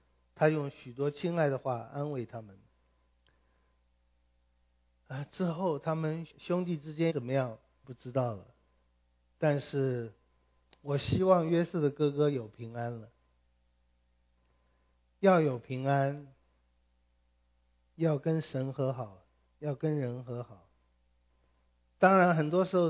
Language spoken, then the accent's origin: Chinese; China; 我们中国人说利令智昏，其实惧怕也叫智昏